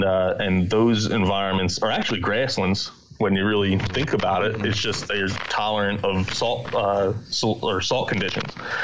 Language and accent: English; New Jersey, United States; and he found out I was from New Jersey, and we started talking about cranberries